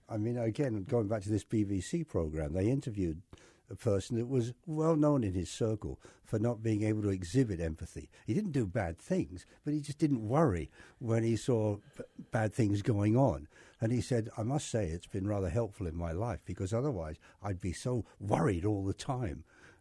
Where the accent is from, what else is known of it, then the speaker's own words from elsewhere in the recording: England, United Kingdom; Growing up in England, I was warned, you know, because we had